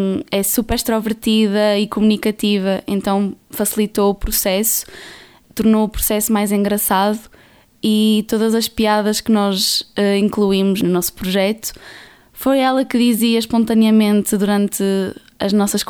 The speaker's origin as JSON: {"language": "Portuguese", "town": "Covilhã", "region": "Centro", "country": "Portugal", "said": "tenho 20 anos, sou da Covilhã"}